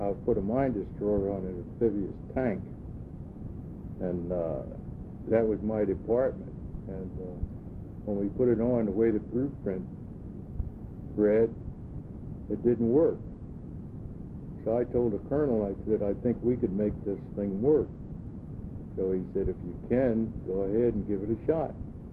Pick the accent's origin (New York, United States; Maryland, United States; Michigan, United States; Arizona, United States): Maryland, United States; Perryville; born there; I was born in Perryville, Maryland.